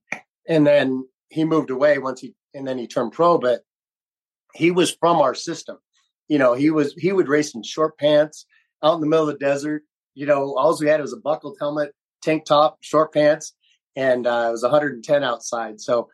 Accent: San Diego, California, United States; moved away; and I'm from San Diego. I grew up literally riding distance from Rancho.

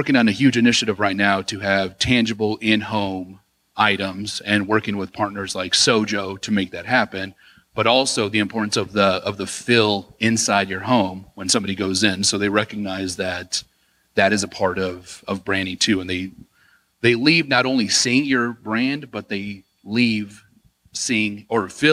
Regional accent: Colorado, United States; now in Galveston, United States; But I grew up in Colorado, so I feel like we're friends.

